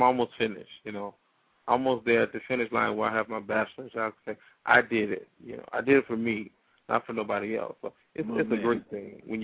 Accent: Detroit, Michigan, United States; I used to think that my life was just horrible being in the ghetto, growing up in Black Bottom, east side of Detroit.

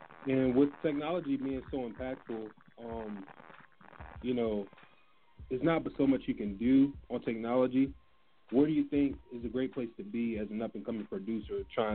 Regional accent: Virginia, United States; And I'm from Virginia, so there's a lot of great producers that came out of here

